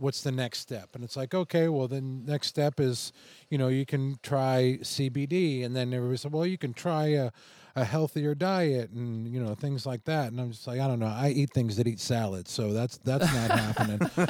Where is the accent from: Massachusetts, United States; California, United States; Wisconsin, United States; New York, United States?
Massachusetts, United States; Boston; now in Tampa, United States; Well, I was born and raised in Boston, and I've lived in Tampa for probably about the past 20 years.